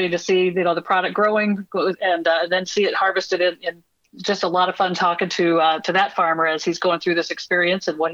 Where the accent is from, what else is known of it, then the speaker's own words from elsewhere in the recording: Indiana, United States; And in fact, I'm from Indiana. So I was planning to move to Colorado, and I ended up moving to Indianapolis once we had our strategy in place.